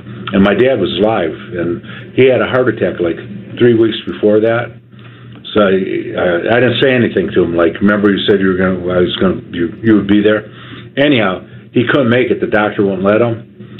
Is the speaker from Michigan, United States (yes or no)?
yes; Detroit, Michigan, United States; Reggie was number two, and we're all from Detroit, which is kind of weird because Mr. Wilson was from there